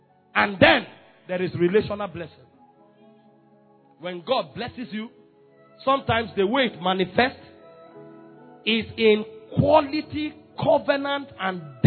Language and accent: English; Makurdi, Benue, Nigeria; now in Abuja, Nigeria; When we needed venue in Abuja, I came from Makurdi with my humble background.